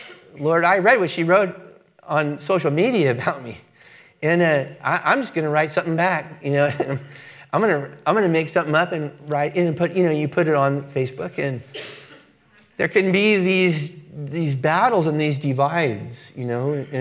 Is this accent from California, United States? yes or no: yes; Los Angeles, California, United States; And I'm from Los Angeles, and I grew up in very racially mixed environments, and I'm very comfortable in racially mixed groups.